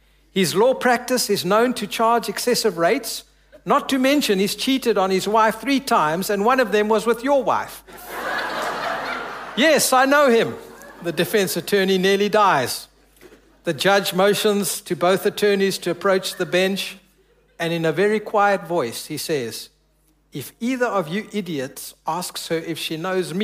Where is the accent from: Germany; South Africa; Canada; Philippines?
South Africa; But I celebrated and declared their victory was my victory as a South African.